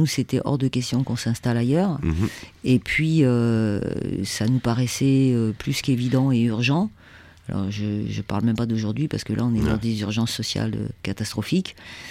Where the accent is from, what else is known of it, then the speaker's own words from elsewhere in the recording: Paris, Île-de-France, France; moved away as an adult; also born or lived in Angoulême; Moi, je suis parisienne à la base. Je suis partie de Paris, j'avais 28 ans. Après, j'étais à Angoulême.